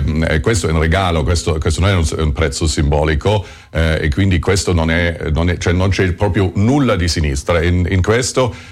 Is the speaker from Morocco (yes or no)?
no; Germany; now in Italy; sono tornato qui anni fa, ho chiesto anche la cittadinanza italiana, però ho comunque sempre mantenuto la cittadinanza tedesca. Cioè io da tedesco